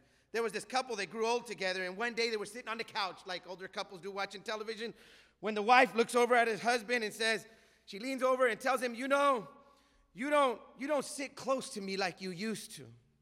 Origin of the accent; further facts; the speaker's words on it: Pasco, Washington, United States; We're from a place called Tri-Cities, Washington. I'm from Pasco, Washington.